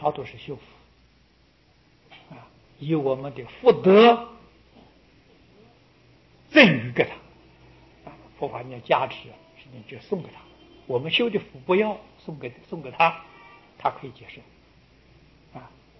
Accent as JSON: {"language": "Chinese", "country": "China", "said": "现在堕落在畜生道，啊，在当神，我们中国人讲龙王，这个鄱阳湖的龙王"}